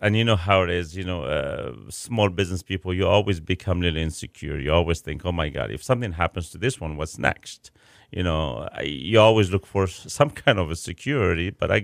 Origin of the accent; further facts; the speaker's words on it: Chicago, Illinois, United States; I come from Chicago where, you know what, you know, window shopping and restaurants everywhere.